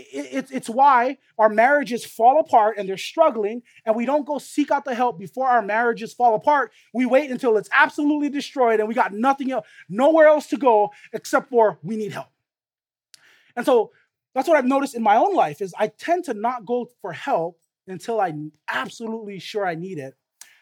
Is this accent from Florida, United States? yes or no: no; Waipahu, Hawaii, United States; after high school, I went to school in the mainland, and I grew up right here in Waipahu. And if you notice, there's no beaches around Waipahu, okay?